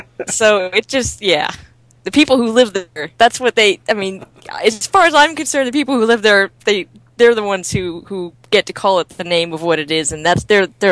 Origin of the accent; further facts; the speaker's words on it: Las Vegas, Nevada, United States; I'm from, like, I grew up in Las Vegas, Nevada